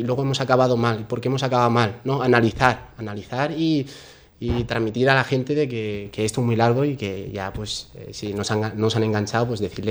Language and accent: Spanish; Alicante, Valencian Community, Spain; Yo soy de Alicante, yo soy aficionado del Hércules